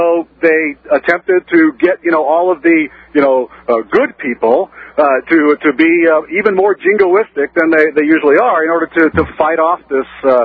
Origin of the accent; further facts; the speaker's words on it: United States; I'm an American in a Mexican restaurant in the middle of Copenhagen